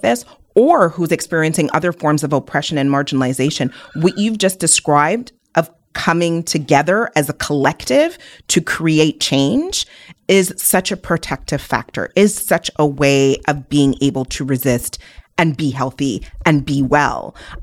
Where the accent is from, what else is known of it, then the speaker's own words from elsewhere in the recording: Nigeria; I'm Igbo from Nigeria